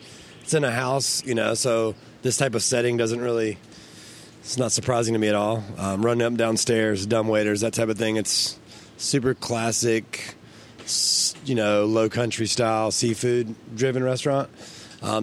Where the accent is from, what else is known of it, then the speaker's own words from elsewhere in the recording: North Carolina, United States; I grew up in North Carolina, and I have restaurants in South Carolina.